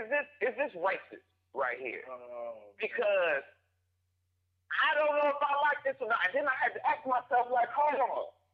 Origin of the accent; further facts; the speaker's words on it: Atlanta, Georgia, United States; But I grew up in Atlanta.